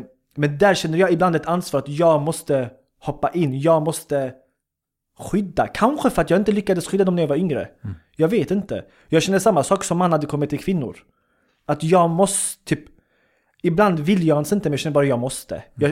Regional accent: Sweden; born there; Jag är fortfarande stolt svensk. Jag är född i Sverige. Jag är lika stolt över min invandrarbakgrund.

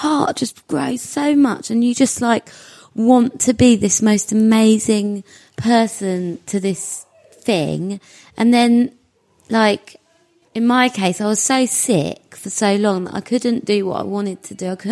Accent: Hackney, London, United Kingdom; In Hackney.

